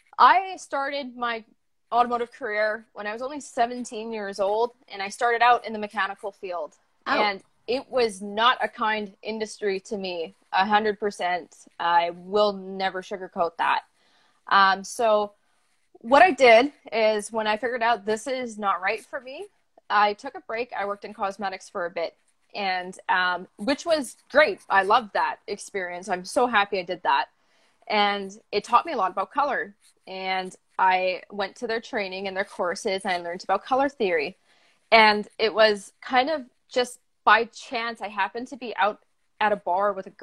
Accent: Vancouver, British Columbia, Canada; I am from Vancouver, BC, Canada. I've lived here all my life

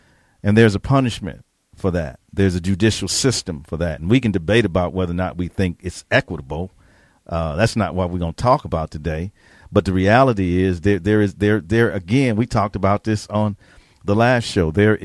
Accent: Milwaukee, Wisconsin, United States; Okay, I grew up in Milwaukee.

